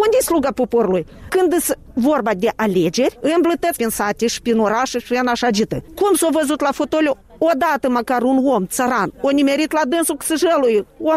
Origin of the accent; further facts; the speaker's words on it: Moldova; noi suntem moldoveni din talpă